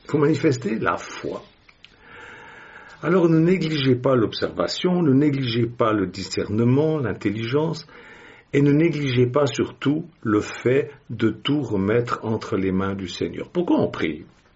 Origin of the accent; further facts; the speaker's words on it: Switzerland; mes ancêtres étaient des protestants récemment convertis. Et ils ont donc pris la décision de quitter la France et d'aller s'installer en Suisse. Voilà pourquoi je suis suisse.